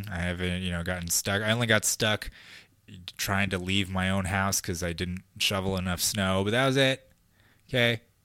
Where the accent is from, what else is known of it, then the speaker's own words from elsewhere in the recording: Hollywood, California, United States; Like, I'm a kid from Hollywood